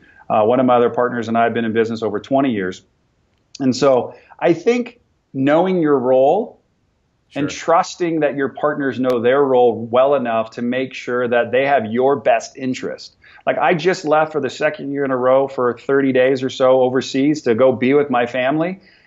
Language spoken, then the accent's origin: English; California, United States; because I'm from California